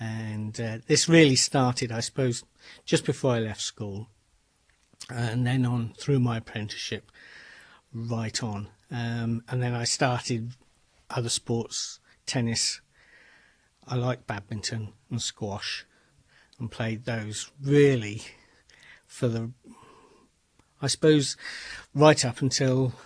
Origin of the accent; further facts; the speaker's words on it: Winnersh, South East England, United Kingdom; We lived in a place called Winnish, which is halfway between Wokingham and Reading. And I lived there for 25 years till I got married.